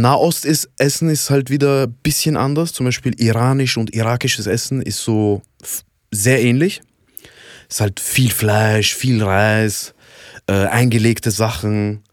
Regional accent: Iraq; Ich komme ja ursprünglich aus dem Irak.

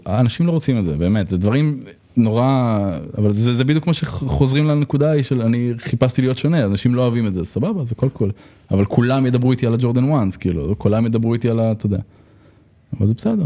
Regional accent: Bat Yam, Tel Aviv District, Israel; אני גדלתי בבת ים, כולם הלכו אותו דבר, כולם נראו אותו דבר

